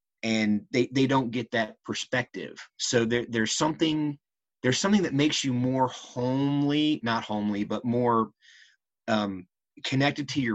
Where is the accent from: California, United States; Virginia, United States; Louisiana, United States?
Virginia, United States; This is my, you know, these are my roots. I'm definitely a Virginian. I'm definitely a Southerner. Like you said, this is where my roots are. This is where my family is.